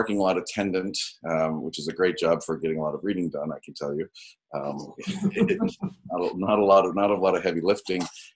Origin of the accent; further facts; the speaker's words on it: Minneapolis, Minnesota, United States; So I am from Minnesota. I grew up in a family that was started young.